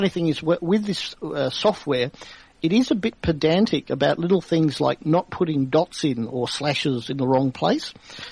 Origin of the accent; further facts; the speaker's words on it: Perth, Western Australia, Australia; born or raised there; also born or lived in Melbourne